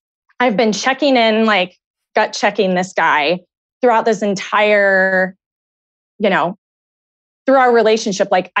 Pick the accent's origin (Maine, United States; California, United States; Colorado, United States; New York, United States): Colorado, United States; Denver; I'm 37 years old and I'm from Denver.